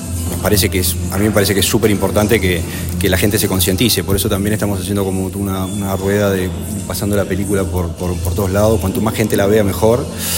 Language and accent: Spanish; Montevideo, Uruguay; De Montevideo.